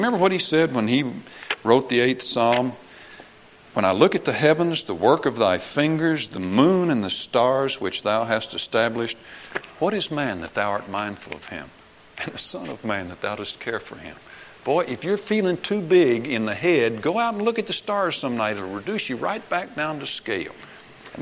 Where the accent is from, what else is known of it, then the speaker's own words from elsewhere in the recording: Corpus Christi, Texas, United States; When I was growing up in Corpus Christi